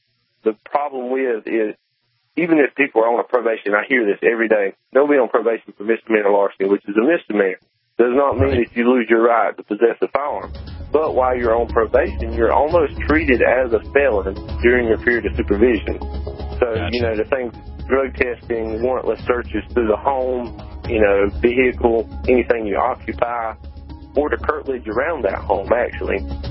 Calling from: North Carolina, United States; I'm over in North Carolina, southeast North Carolina.

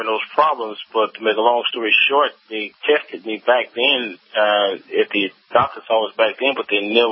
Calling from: Texas, United States; also born or lived in Houston, United States; So I'm in Texas, and I moved from Houston to Hillsboro, Texas, in the early 90s.

